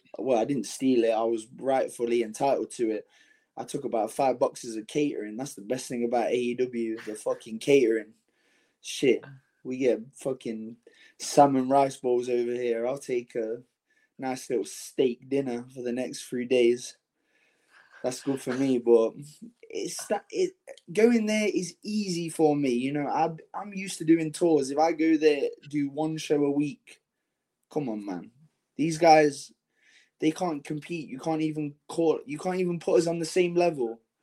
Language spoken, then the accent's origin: English; England, United Kingdom; Me, you know? I'm English, bro. I don't know about Saved by the Bell, some dumb little American show.